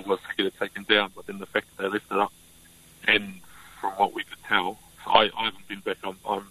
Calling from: Rotorua, Bay of Plenty, New Zealand; I'm coming from Rotorua

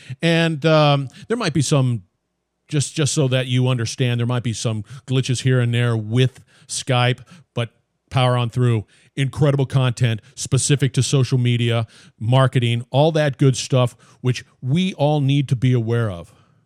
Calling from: Mandeville, Louisiana, United States; I'm calling from Mandeville, Louisiana, and the same thing exists here. So we're a bit small town people doing big things, I guess.

